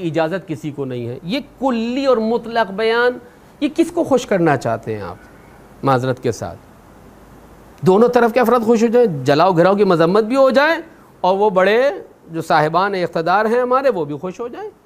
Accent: Pakistan; خوب ہم پاکستانی ہیں، ہمیں پاکستان میں رہنا ہے، ہمیں پاکستان سے محبت ہے، پاکستان ہمارا وطن ہے

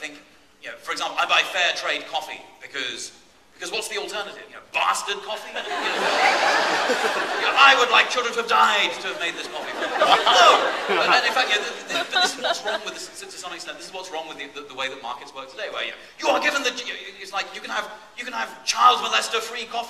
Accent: England, United Kingdom; I mean, I grew up in England, right, where the national cooking strategy is to boil something until there is no flavor left.

